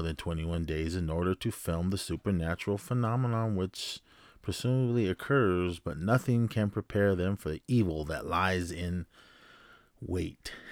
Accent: Arizona, United States; I am Native American. I am from the Navajo Nation from Arizona. Full blood.

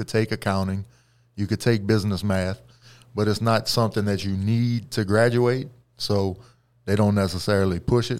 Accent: Franklin, Louisiana, United States; I'm from Franklin, Louisiana, a small town south of Lafayette, kind of in the middle of everything, in the middle of Cajun country.

